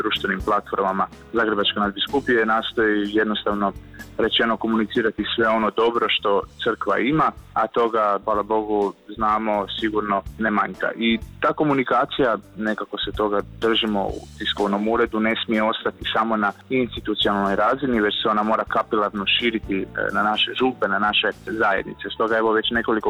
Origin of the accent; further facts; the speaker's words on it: Croatia; Kod nas u Hrvatskoj je to početkom ovog mjeseca kao prva organizacija napravila